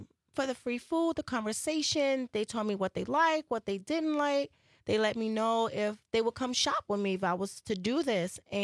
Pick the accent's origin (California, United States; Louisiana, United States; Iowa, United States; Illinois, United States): Illinois, United States; Chicago; I am. Okay. I'm from the South Side.